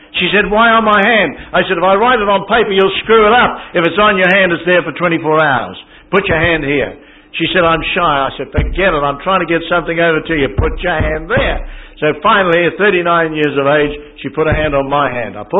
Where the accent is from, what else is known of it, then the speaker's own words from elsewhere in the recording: Ireland; She said, are you a Jew? I said, no, I'm Irish. Faith and be darned, I can put on the language a bit, you know.